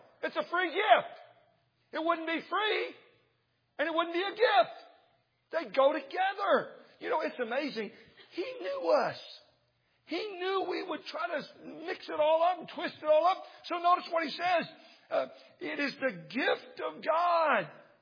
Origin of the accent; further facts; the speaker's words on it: Texas, United States; You know why? Because I'm from Texas. And Texans love to tell big stories.